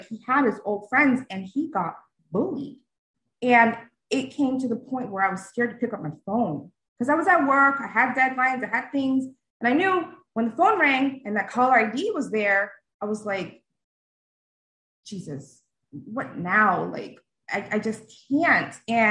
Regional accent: England, United Kingdom; now in Orlando, United States; I originally from England. No, I don't have my accent anymore, but it does come out once in a while.

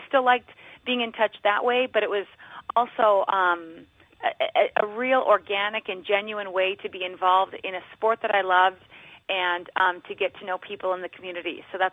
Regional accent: North Dakota, United States; You know, I grew up in North Dakota, and we had an outdoor rink right across the street from my house.

